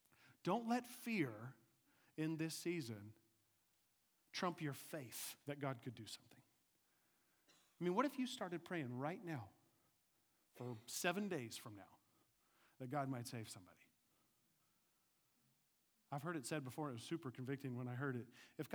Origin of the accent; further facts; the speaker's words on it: Jinx, Oklahoma, United States; I went to Jinx First Baptist Church growing up in Jinx, Oklahoma, okay? Small Baptist church right by my high school, and was there for 20-some-odd years in my life.